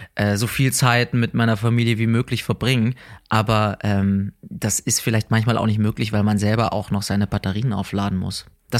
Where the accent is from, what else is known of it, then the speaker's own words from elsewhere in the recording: Neuwied, Rhineland-Palatinate, Germany; also born or lived in Koblenz; ich komme aus Koblenz, weil ich in Koblenz geboren bin, aber eigentlich bin ich mehr in Neuwied aufgewachsen.